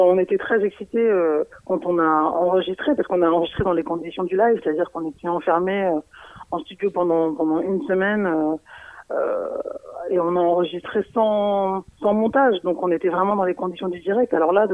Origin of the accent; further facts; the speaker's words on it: Brittany, France; je suis bretonne. Ma grand-mère est de Fouesnant.